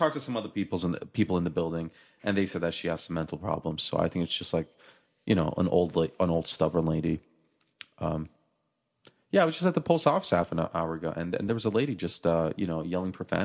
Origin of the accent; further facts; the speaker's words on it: Turkey; I'm for sure going to buy the house that I grew up in Turkey, in the apartment complex that I was raised in.